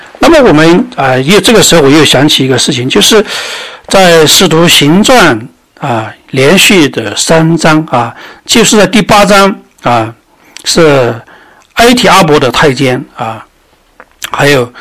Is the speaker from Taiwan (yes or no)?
no; China; 所以其实我们中国人呢，他也是